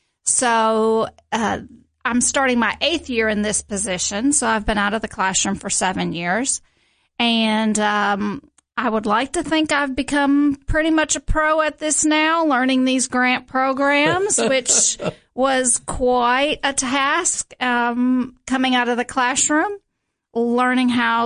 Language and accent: English; Wisconsin, United States; Well, I am originally from Wisconsin.